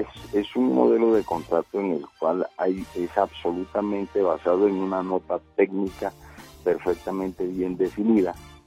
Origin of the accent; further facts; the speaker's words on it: Valledupar, Cesar, Colombia; also born or lived in Manaure; yo soy cesarense, yo soy nacido en Manaure, criado en Valledupar, estudié en el Colegio Los Perena, ahí me gradué de bachillerato